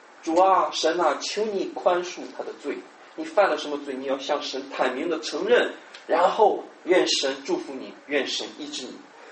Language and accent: Chinese; China; 按照我们中国人的说法，他们是汉奸，是不是？